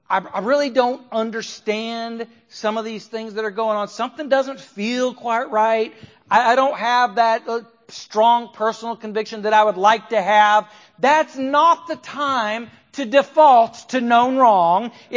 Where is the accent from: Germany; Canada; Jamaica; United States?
United States; Oregon; now in Louisiana, United States; I grew up in Oregon and you could see in the water.